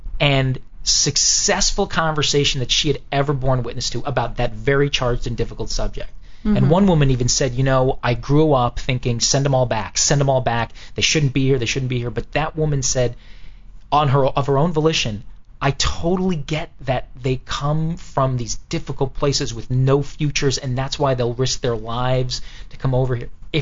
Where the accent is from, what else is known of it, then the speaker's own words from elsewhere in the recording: New York City, New York, United States; First of all, I'm a New Yorker, you know, like I said, I was born and raised there. But also, you know, I have a Middle Eastern background.